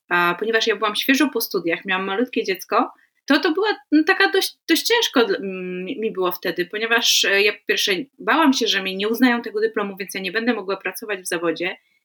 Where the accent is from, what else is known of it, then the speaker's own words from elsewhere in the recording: Bartoszyce, Warmian-Masurian Voivodeship, Poland; moved away as an adult; now in France; bo ja jestem z Bartoszyc pod granicą z obwodem kaliningradzkim.